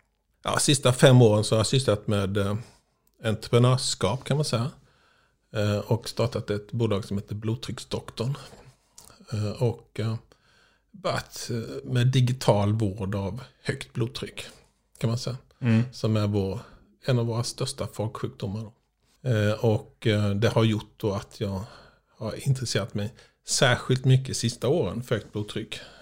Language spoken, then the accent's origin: Swedish; Växjö, Kronoberg County, Sweden; now in Kalmar, Sweden; Äldre medelåldern. Jag är från Växjö, Småland, från början. Pluggade till läkare i Stockholm.